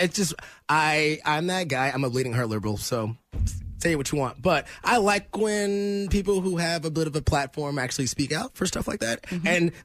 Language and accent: English; Lee's Summit, Missouri, United States; I grew up in Lee Summit, so that was how you started your day.